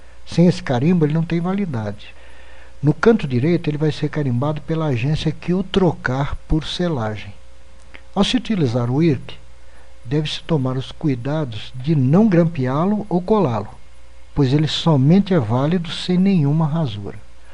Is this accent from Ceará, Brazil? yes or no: no; Santos, São Paulo, Brazil; born there; now in Minas Gerais, Brazil; mesmo residindo há muitos anos em Minas, eu sou natural de terra bem próxima aqui do Guarujá. Sou santista de nascimento.